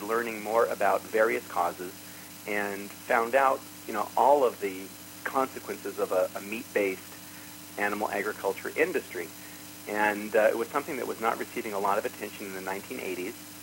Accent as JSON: {"language": "English", "town": "Los Angeles", "region": "California", "country": "United States", "tie": "born or raised there", "said": "Well, I grew up in the Hollywood Hills, and my interest in animals began when I saw wildlife areas being displaced"}